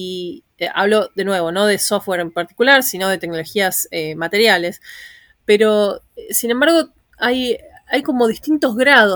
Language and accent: Spanish; Argentina; estoy afiliada al Centro de Investigaciones para la Transformación en Argentina, que es de donde soy originalmente.